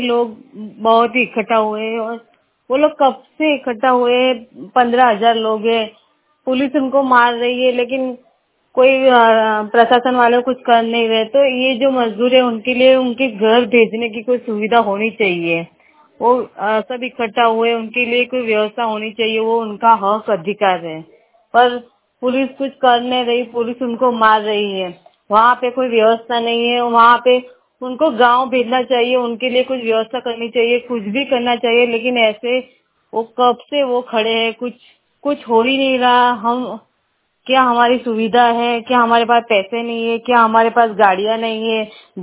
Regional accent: Ahmedabad, Gujarat, India; और मैं अहमदाबाद की रहने वाली हूँ।

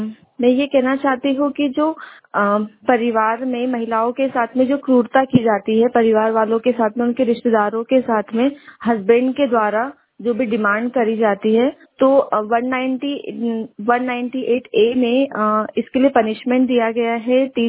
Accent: Betul, Madhya Pradesh, India; और मैं बैतूल से हूँ।

